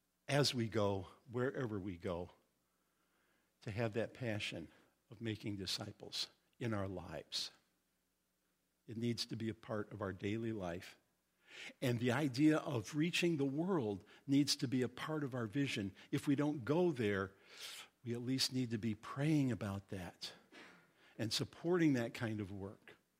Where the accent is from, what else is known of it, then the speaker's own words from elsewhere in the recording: Indiana, United States; well, I'm from Indiana. In Indiana, we'd say, being as you're going, make disciples.